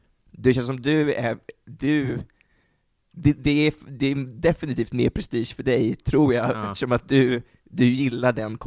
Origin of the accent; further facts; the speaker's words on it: Örebro, Örebro County, Sweden; Jag kom ju från Örebro och hade, det var 5 år sedan jag flyttade till Uppsala.